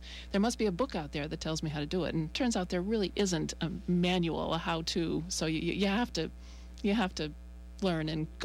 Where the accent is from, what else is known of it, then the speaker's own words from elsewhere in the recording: Enfield, Connecticut, United States; I grew up in Enfield, Connecticut, a bedroom town of Hartford.